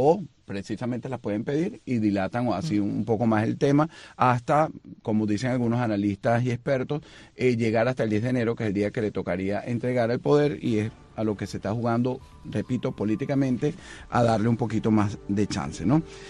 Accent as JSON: {"language": "Spanish", "country": "Venezuela", "said": "sobre todo a los que somos venezolanos y a los que venimos de Latinoamérica, que somos casi todos"}